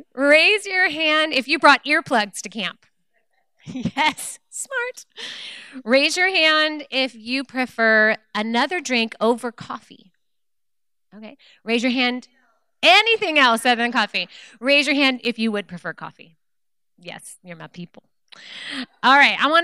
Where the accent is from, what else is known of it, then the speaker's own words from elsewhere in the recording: Salem, United States; I am from Salem. I'm on staff at a church there called Morningstar, the Women's Ministry Director.